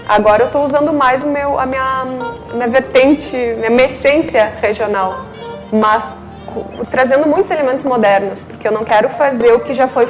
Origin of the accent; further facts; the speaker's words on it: Dom Pedrito, Rio Grande do Sul, Brazil; E eu adoro dizer que eu sou daqui de Dom Pedrito, porque eu já viajei muito e conheço muitas cidades e Dom Pedrito é muito especial. É a minha terra natal, né?